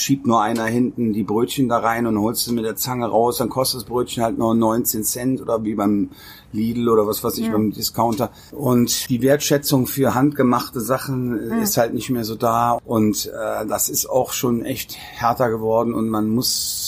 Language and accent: German; Rhineland, Germany; ich bin ja ein Rheinländer